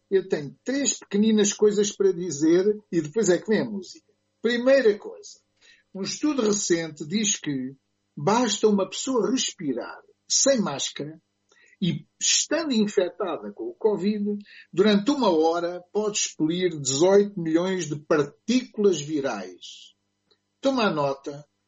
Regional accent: Santarém, Portugal; born there; eu pertenço, nasci no Val do Tejo, que é uma nova província portuguesa.

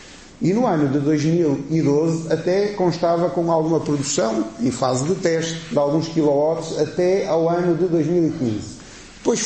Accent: Portugal; accent: Portuguese; começa a falar comigo em português com o meu sotaque português

